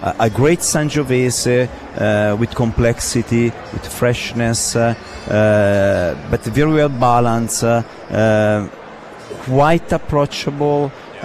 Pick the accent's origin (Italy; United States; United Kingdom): Italy; Montalcino, Tuscany; English is a second language; In fact, I'm from Montalcino. So when I'm talk about the area, I still remember the idea of this historical producer.